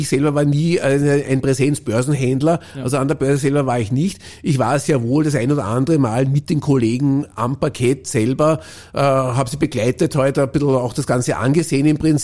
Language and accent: German; Austria; Und dann kam eben auch bei uns in Österreich das Thema